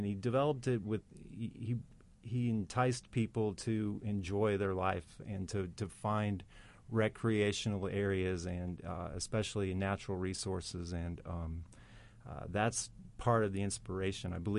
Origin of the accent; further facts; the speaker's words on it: Indiana, United States; I had a personal experience that's as a rumor that I grew up on Lake Tippecanoe, and we had this big boathouse at our property